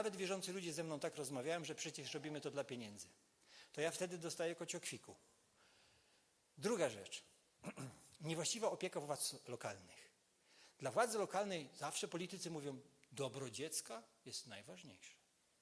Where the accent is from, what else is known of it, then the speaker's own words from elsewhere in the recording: Pomeranian Voivodeship, Poland; Ja wychowywałem się na Kaszubach. W pobożnej katolickiej rodzinie.